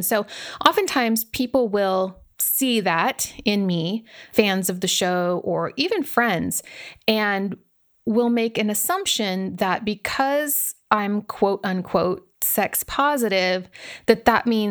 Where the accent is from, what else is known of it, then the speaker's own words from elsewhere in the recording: Germany; I grew up in Germany, or at least I spent my formative years in Germany because I'm from a military family.